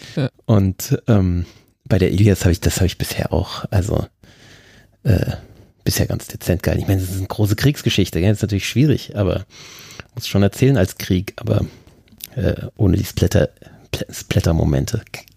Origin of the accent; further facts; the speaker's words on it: Großostheim, Bavaria, Germany; ich bin ja auch in der Straße aufgewachsen, die nach einer Hexe benannt ist. In der Gundastraße.